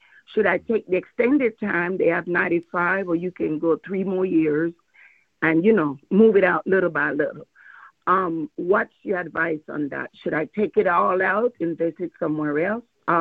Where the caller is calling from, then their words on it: Alabama, United States; I'm calling from Alabama, and I have a question. I'm 70 and a half